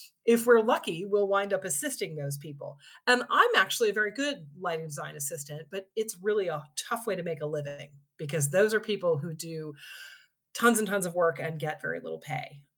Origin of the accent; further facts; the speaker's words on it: Washington, D.C. area, United States; I grew up outside of Washington, D.C. in the suburbs